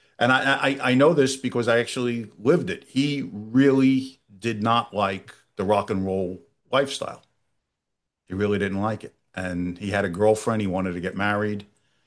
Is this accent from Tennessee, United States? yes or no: no; New York City, New York, United States; I grew up in Brooklyn